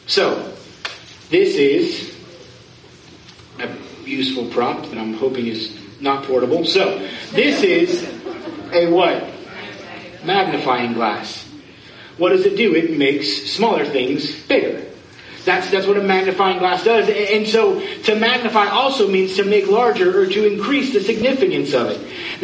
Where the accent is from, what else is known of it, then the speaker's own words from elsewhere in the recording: Florida, United States; I'm a nerd from Florida who loves to surf.